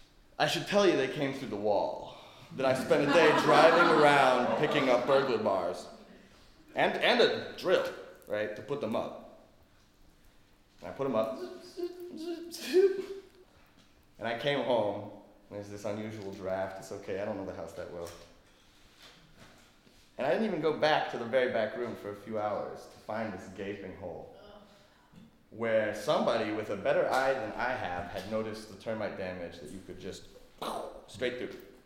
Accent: New York, United States; And I am from New York, forgive me, please.

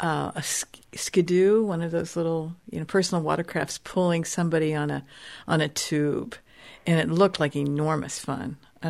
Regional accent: Nebraska, United States; I grew up in Nebraska, so you know, if I see a brook, it's major.

